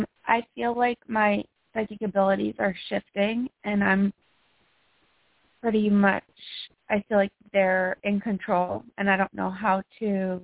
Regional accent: Massachusetts, United States; No, I'm from Massachusetts.

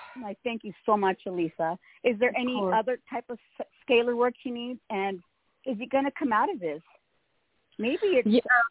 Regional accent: California, United States; I'm from California.

